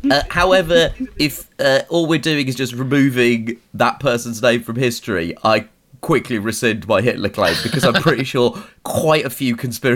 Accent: United Kingdom; As a British person

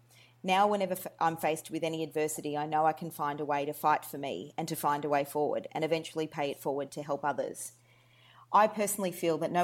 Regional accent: Melbourne, Victoria, Australia; first language Polish; English is a second language; But I was born and raised in Melbourne, though my first language was probably a combination of Polish mixed with some German and English.

